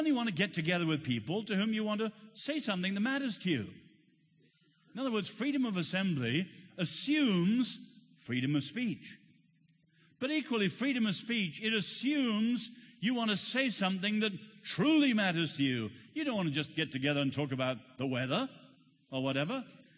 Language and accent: English; Ireland; also born or lived in Asia; But I know well when prejudice and hatred burst out into violence. I've seen it in Asia, where I was born and lived 10 years, and I know it in my home country, Ireland.